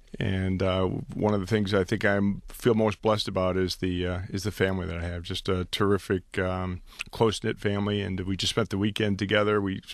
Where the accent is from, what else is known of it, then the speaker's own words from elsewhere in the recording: Detroit, Michigan, United States; I grew up in Rosedale Park in Detroit. I am one of eight children.